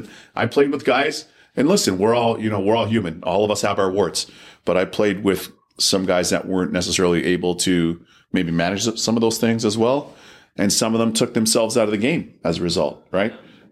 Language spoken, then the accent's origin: English; Toronto, Ontario, Canada; born there; And then I was born in Toronto.